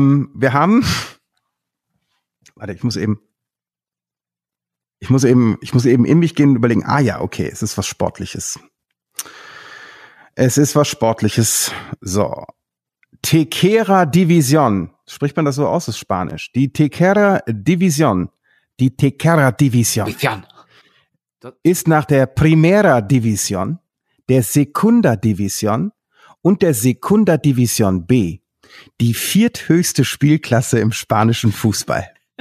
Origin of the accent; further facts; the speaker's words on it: Leverkusen, North Rhine-Westphalia, Germany; Ja, ich bin ja gebürtig aus Leverkusen, damit ist die ganze Geschichte eigentlich schon zu Ende erzählt.